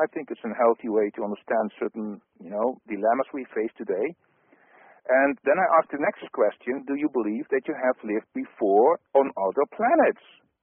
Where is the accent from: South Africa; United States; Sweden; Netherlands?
Netherlands; first language Dutch; English is a second language; So for new people listening to me, I'm from the Netherlands, so sometimes I have difficulties with certain English words that I have to, you know, to translate from Dutch to English.